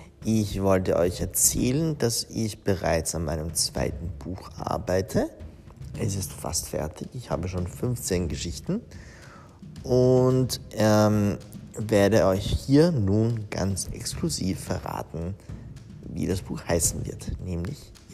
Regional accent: Italy; now in Vienna, Austria; Ich als Italiener in Wien, als Italiener allgemein in Österreich, als ein Wiener quasi in Italien

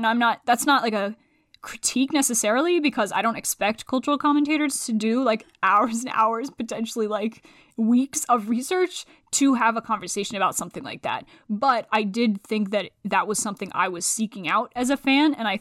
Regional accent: United States; we're both trans, we're both not straight people, we're both from the United States, we're both white.

